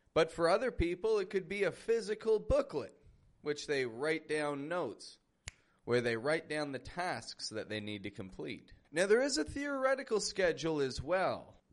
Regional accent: Toronto, Ontario, Canada; I'm from Toronto, that's in Canada.

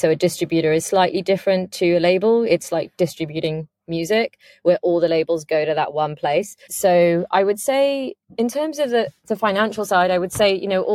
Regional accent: Pakistan; I'm a Pakistani woman

